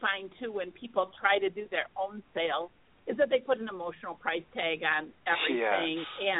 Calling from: North Carolina, United States; We're calling from North Carolina. We're based right outside Raleigh.

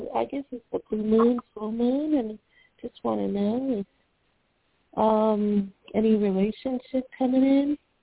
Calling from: Florida, United States

